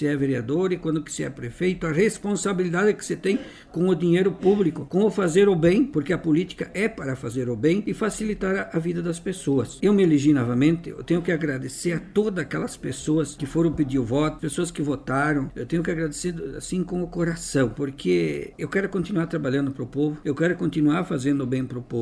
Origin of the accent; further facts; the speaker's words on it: Ronda Alta, Rio Grande do Sul, Brazil; Porque eu nasci e me criei aqui em Ronda Alta. E eu quero ficar por o resto da minha vida aqui